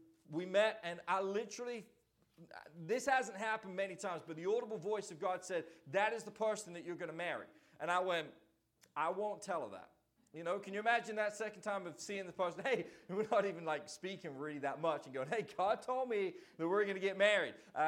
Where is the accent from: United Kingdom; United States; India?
United Kingdom; England; Now, me, I'm from England